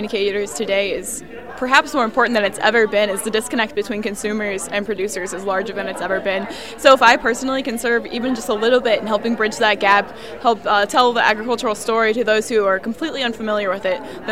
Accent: Arthur, Illinois, United States; So I'm from Central Illinois, a little town called Arthur, and I grew up there surrounded by agriculture, but not on a farm.

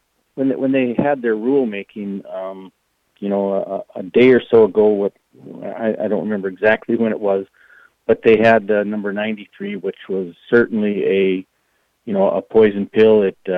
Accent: Arthur, North Dakota, United States; I'm from Arthur, North Dakota.

